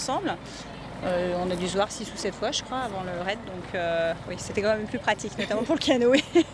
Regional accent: Île-de-France, France; de l'Essonne

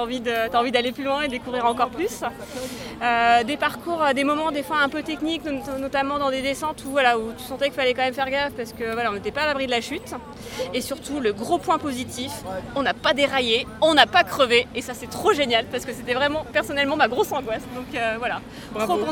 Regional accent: La Roche-sur-Yon, Pays de la Loire, France; parce qu'on vient de la ville de Roche-sur-Yon.

